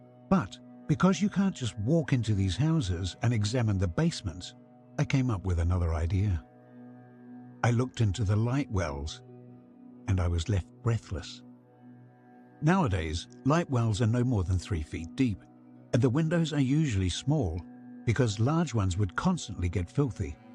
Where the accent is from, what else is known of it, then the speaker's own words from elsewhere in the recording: Leipzig, Saxony, Germany; I know dozens of examples of such unusual architectural planning in my hometown of Leipzig, alone.